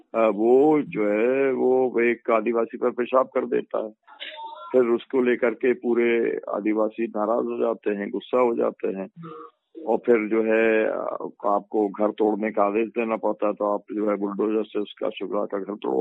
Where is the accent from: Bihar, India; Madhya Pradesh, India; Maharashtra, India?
Madhya Pradesh, India; Parmandal; मेरे यहाँ पर परमंडल जो मेरा गांव है वहाँ पे 1200 महिलाएं हैं